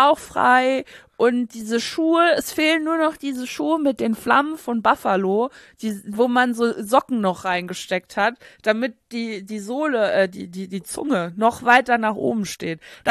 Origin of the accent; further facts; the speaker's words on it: Saarlouis, Saarland, Germany; Also wenn bei uns in Saarlouis die Trends ja schon mal ankommen, dann ist es eh viel zu spät eigentlich.